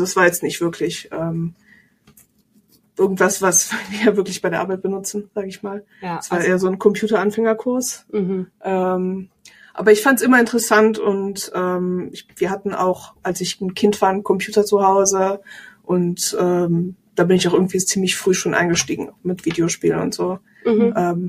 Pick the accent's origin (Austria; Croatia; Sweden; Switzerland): Croatia; moved away as an adult; now in Bad Nauheim, Germany; ich komme eigentlich aus Kroatien, wo ich vorher 6 Jahre als Entwickler gearbeitet habe und bin vor 2 Jahren mit meinem damals Freund, jetzt Ehemann, nach Bad Nauheim gezogen.